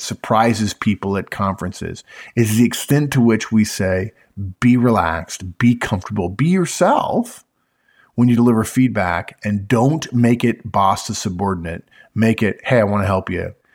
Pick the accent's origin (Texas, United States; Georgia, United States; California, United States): California, United States; I grew up in California. I grew up saying it. I spent time in Hawaii.